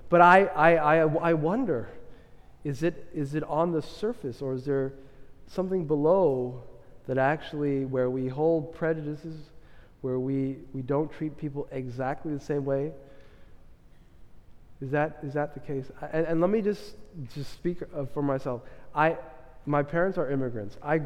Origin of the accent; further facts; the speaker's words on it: Canada; on the surface, we all get along because we're Canadian.